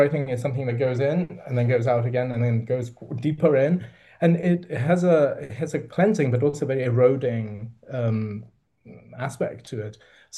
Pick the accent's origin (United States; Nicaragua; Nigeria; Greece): Greece; I'm from the Mediterranean, from Greece, rather than the big ocean.